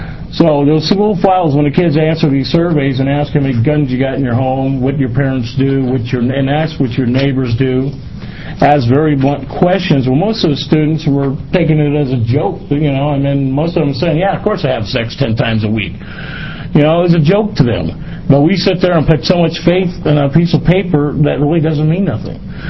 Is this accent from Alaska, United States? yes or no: no; Toledo, Oregon, United States; I'm from Toledo, Oregon.